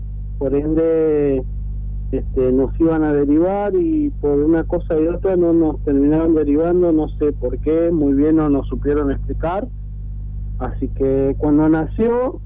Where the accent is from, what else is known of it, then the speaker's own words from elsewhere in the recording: Río Grande, Tierra del Fuego, Argentina; Sí, bueno, nosotros somos de Río Grande.